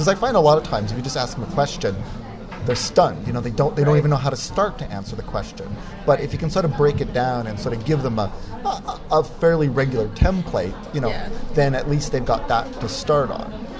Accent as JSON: {"language": "English", "town": "Montreal", "region": "Quebec", "country": "Canada", "tie": "born or raised there", "said": "I grew up in Montreal, and you know, for fun, my mother would just send us out to the street"}